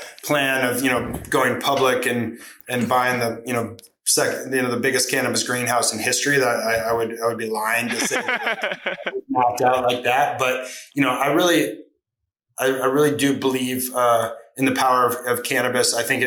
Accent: Santa Barbara, California, United States; the Santa Barbara Bowl, which is a 5,000 person outdoor venue in Santa Barbara, which is my hometown, for 17 years.

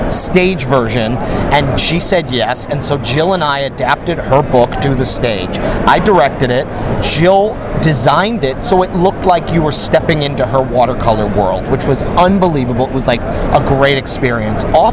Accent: Chicago, Illinois, United States; now in Los Angeles, United States; I was living in Chicago. I grew up in Chicago.

